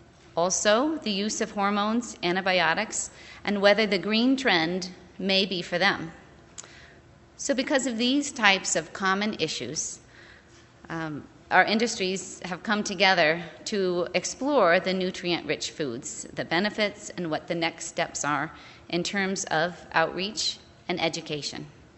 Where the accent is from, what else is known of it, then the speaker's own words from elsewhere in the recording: Massachusetts, United States; I'm from Massachusetts, from New England, and in my part of the country, many of us as dairy producers forget that we are also beef producers.